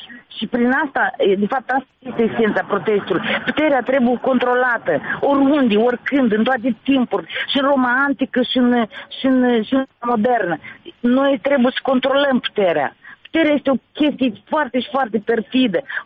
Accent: Moldova; Noi toți am plecat din satele noastre într-un moment dat, dar ține minte de unde venim. Și eu sunt în final din Moldova.

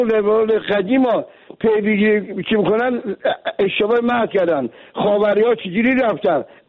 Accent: Mashhad, Razavi Khorasan, Iran; از مشهد هستم،

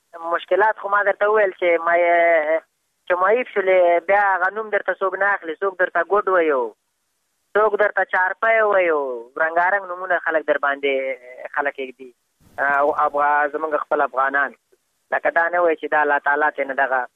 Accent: Afghanistan; موږ هم د افغانستان بچیان یو د افغانستان معلولین یو پوه شئ موږ باندې افغانستان ډېر ګران دی

